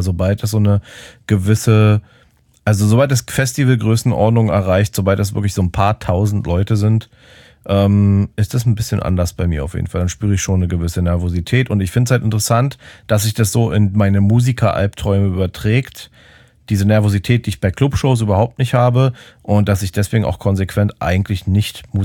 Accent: Berlin, Germany; Und ich dachte halt einfach so als Berliner so, ja, Berliner Legende quasi

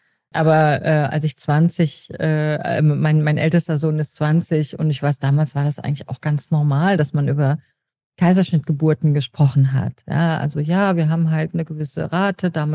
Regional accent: North Rhine-Westphalia, Germany; Ich komme ja hier aus NRW

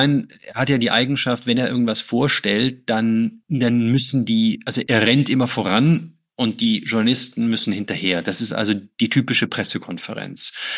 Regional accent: Stuttgart, Baden-Württemberg, Germany; ich komme aus Stuttgart

